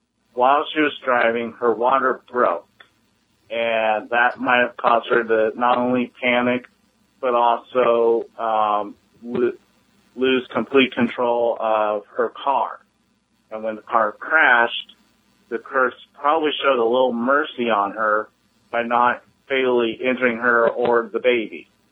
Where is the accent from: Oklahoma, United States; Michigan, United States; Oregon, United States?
Oregon, United States; I caught today's podcast on January 16th, 2012, and I'm from Oregon.